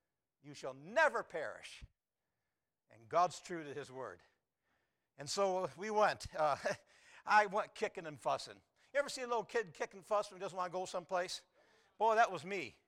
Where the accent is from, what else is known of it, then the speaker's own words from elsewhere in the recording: Perry, New York, United States; I'm a Yankee. Amen. In fact, New York State was where I was born. I was born and raised up near in Perry, New York.